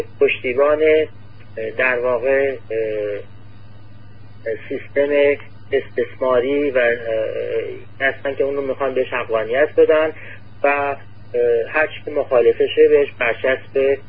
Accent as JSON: {"language": "Persian", "country": "Iran", "said": "شاید خودمون هر کدوم به عنوان یک شهروند، به عنوان یک ایرانی مسئول هستیم"}